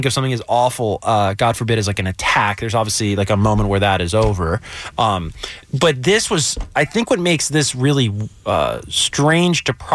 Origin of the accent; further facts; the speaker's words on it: New Jersey, United States; you know, I grew up in New Jersey back east